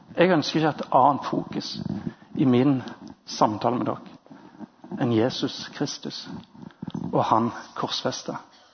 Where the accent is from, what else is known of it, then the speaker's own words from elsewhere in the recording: Jørpeland, Rogaland, Norway; på Jørpeland, der jeg kommer fra